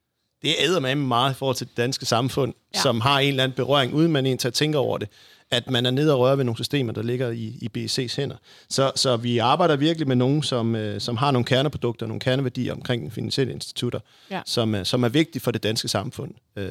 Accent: Jutland, Denmark; jeg kommer jo fra Mørke Jylland

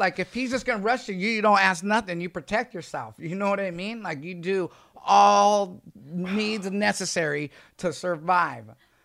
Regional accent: Santa Cruz, California, United States; I'm from Santa Cruz. I grew up in Santa Cruz, right?

